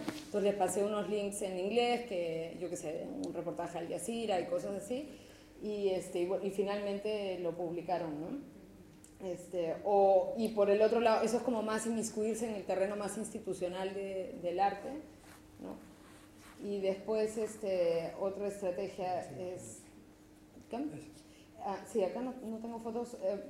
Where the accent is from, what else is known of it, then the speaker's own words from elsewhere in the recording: Peru; now in Spain; yo soy peruana, entonces también trabajo mucho allá